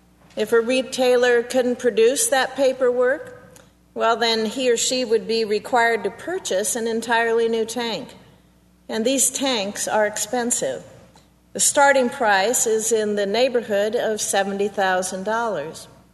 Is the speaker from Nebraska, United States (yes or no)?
yes; Nebraska, United States; For example, in my home state of Nebraska